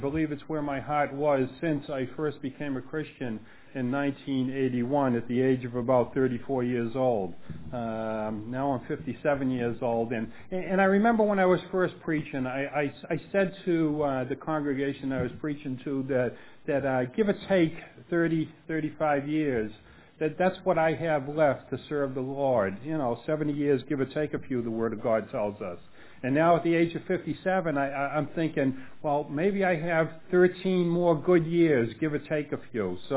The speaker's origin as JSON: {"language": "English", "town": "Boston", "region": "Massachusetts", "country": "United States", "accent": "Bostonian", "lives_now": "Hungary", "said": "However, they also tell me that my Bostonian accent helps me very much with the pronunciation of the words."}